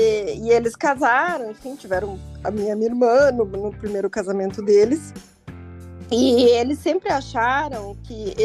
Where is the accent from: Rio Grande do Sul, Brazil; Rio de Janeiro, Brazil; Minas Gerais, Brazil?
Rio Grande do Sul, Brazil; Santana do Livramento; born there; Eu falo espanhol igual eu falo português. Eu nasci no interior, né, em Santana do Livramento, e essa cidade de fronteira, né, na verdade é uma fronteira aberta